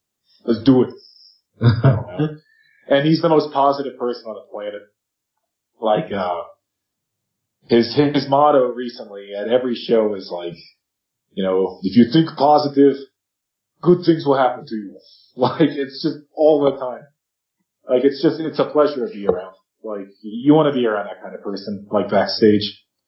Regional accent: Pennsylvania, United States; I'm from Pennsylvania, and you know, I grew up drinking Yingling

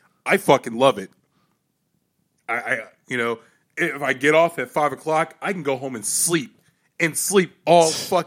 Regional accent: Atlanta, Georgia, United States; born there; I was born in Atlanta.

